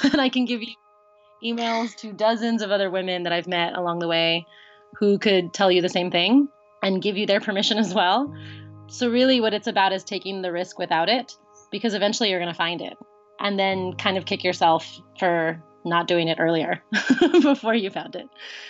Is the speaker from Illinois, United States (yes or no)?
no; Florida, United States; So it is normalized here in a way that I didn't experience in the town I grew up in Florida.